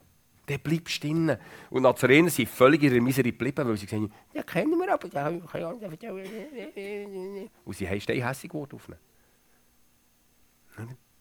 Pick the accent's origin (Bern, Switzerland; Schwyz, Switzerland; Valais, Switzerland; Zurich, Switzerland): Bern, Switzerland; Ich bin ein Berner, hat es gemerkt.